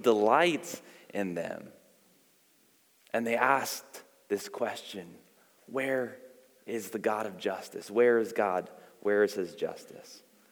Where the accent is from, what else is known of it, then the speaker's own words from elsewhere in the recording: Queens, New York, United States; also born or lived in Long Island; Growing up in Long Island and Queens, I had a friend two houses up, Pasquale, and we would play basketball all the time.